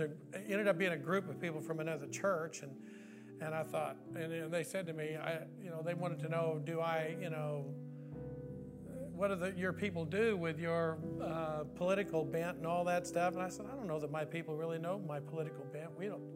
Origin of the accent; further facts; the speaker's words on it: Illinois, United States; even though I'm originally from Illinois